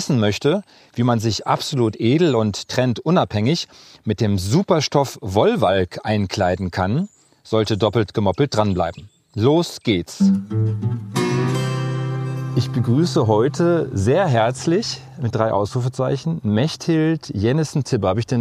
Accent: Bochum, North Rhine-Westphalia, Germany; ich gehöre ja auch dazu, ich komme ja aus Bochum

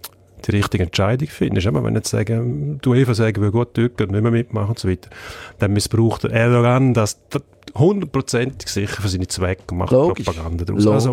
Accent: Switzerland; wir als Schweizer

